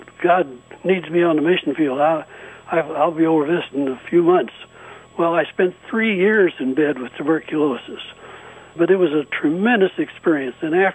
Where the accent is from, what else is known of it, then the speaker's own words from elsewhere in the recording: Kokomo, Indiana, United States; led us to a new hospital being built in my hometown of Kokomo, Indiana.